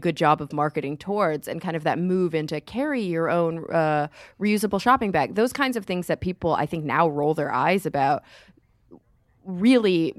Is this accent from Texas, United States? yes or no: yes; Texas, United States; I grew up in Texas, so it's a big difference here.